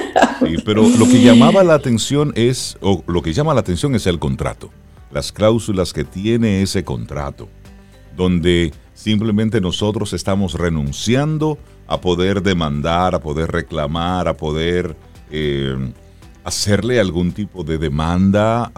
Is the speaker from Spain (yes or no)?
no; Dominican Republic; Obviamente nosotros como pueblo dominicano lo vamos a ver como una declaración de guerra.